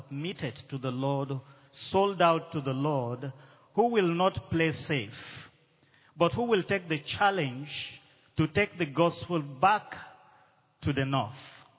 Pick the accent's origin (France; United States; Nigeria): Nigeria; Jos, Plateau; I come from Nigeria, from the Anglican Diocese of Jos.